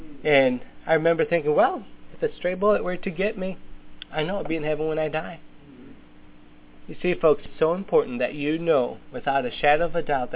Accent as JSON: {"language": "English", "country": "Brazil", "tie": "born or raised there", "said": "Growing up in Brazil, obviously, I grew up there."}